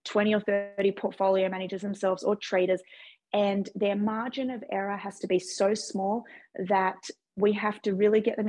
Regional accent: Australia; we're both from Australia.

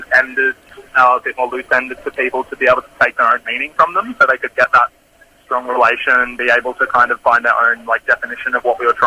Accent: Sunshine Coast, Queensland, Australia; I grew up on the Sunshine Coast

